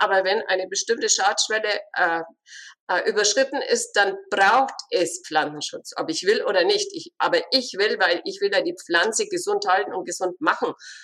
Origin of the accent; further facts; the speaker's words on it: Bavaria, Germany; Für mich als Bayerin bleibt mal festzuhalten, dass es in Bayern zum Beispiel jetzt schon überhaupt keine Förderung mehr für neue Ställe gibt